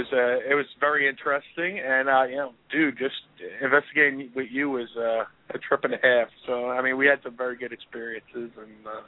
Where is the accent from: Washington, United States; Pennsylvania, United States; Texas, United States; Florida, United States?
Pennsylvania, United States; Philadelphia; Yeah, I'm from South Philly, so the F word's like a noun.